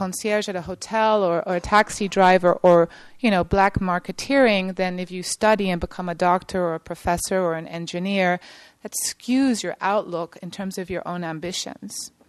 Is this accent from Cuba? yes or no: yes; Cuba; And I grew up in Cuba at that time, and I can talk from personal experience.